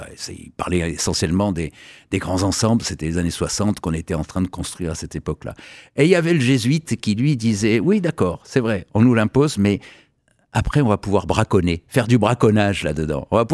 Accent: Marseille, Provence-Alpes-Côte d'Azur, France; now in Nancy, France; J'habite Nancy, pas depuis toujours, parce que je suis, vous allez l'entendre, je suis un peu marseillais, je suis marseillais d'origine, mais j'habite Nancy depuis une dizaine d'années.

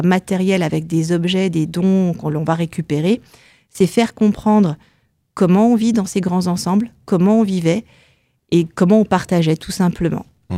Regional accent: Toul, Grand Est, France; also born or lived in Chelles; je suis une gosse d'HLM. Alors, j'ai pas grandi à Vendeuvre, mais j'ai grandi à la Croix-de-Metz, à Toul, et en banlieue parisienne, à Chelles.

